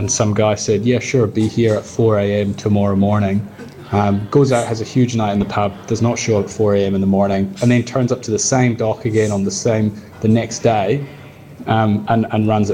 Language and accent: English; Glasgow, Scotland, United Kingdom; I don't live in London, I'm from Glasgow. I live in Glasgow at the moment.